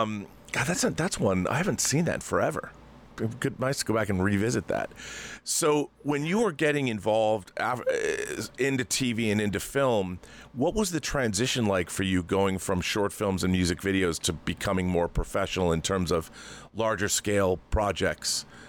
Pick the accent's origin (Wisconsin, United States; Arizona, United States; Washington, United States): Washington, United States; I mean, it's hard to find, like in my home state of Washington, it was always very difficult to find.